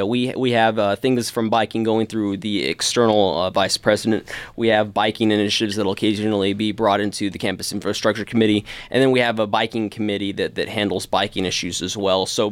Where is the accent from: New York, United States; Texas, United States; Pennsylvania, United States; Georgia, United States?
Texas, United States; Monahans; Monahans, Texas.